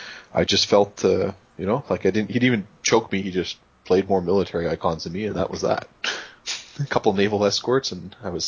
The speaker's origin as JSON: {"language": "English", "country": "Canada", "accent": "Canadian", "said": "it's not that they dislike my Canadian accent."}